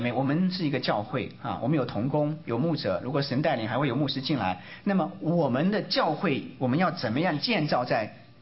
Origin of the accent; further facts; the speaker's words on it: China; 而且他们又是以色列人，咱们是中国人。